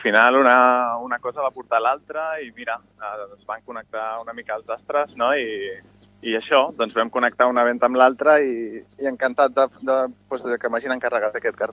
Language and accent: Catalan; Sant Andreu de la Barca, Catalonia, Spain; Llavors, el meu poble de Sant Andreu era una, pues això, una cosa pendiente, no?